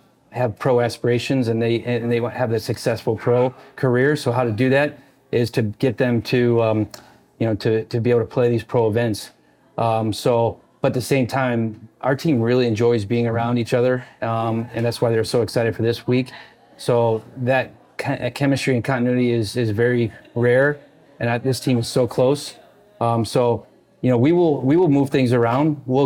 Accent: Indiana, United States; also born or lived in Pennsylvania; But Indiana is definitely my hometown, home state, basically. So love Indianapolis, love Carmel where my parents live.

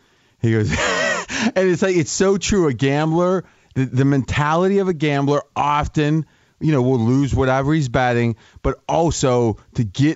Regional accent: Ohio, United States; when I was growing up in Ohio

